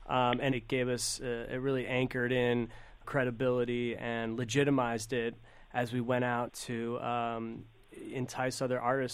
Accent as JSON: {"language": "English", "region": "California", "country": "United States", "tie": "born or raised there", "said": "I grew up in California."}